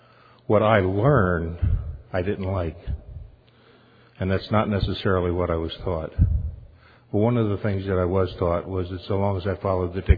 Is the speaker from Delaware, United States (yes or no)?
yes; Delaware, United States; I grew up in Delaware